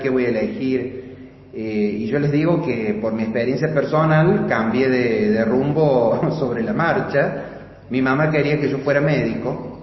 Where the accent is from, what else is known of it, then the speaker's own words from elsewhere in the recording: Río Cuarto, Córdoba, Argentina; Yo vivo en Río Cuarto, soy de Río Cuarto, viajo a trabajar acá dos veces a la semana.